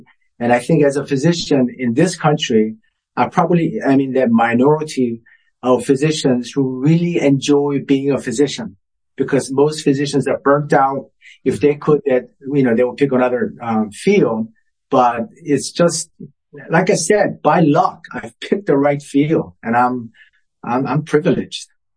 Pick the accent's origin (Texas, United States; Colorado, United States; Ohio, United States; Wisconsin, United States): Ohio, United States; now in Boston, United States; Yes, I was raised in Ohio.